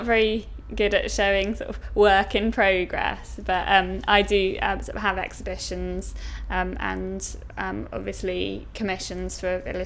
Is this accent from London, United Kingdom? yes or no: no; Saltash, South West England, United Kingdom; also born or lived in Exeter / Plymouth; now in Bristol, United Kingdom; I grew up in Saltash, which is in Cornwall, just near Plymouth. And then I went to uni up in Exeter, but then moved back down to Plymouth after that. So I spent most of my life in and around Plymouth, and then only moved up to Bristol recently.